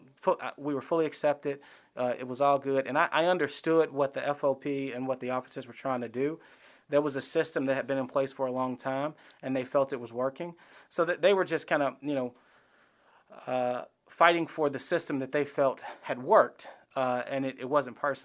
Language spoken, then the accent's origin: English; Gary, Indiana, United States; So I saw a lot of black officers growing up in Gary.